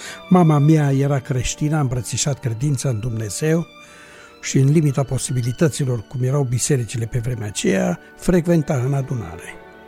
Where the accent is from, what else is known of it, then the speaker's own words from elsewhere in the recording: Timișoara, Timiș County, Romania; sunt din Timișoara, de la Biserica Elim.